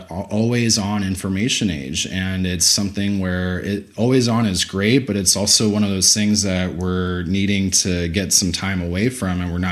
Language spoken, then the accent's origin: English; Texas, United States; I had already known Spanish. I'm from South Texas, but I wanted to just elevate my Spanish skills.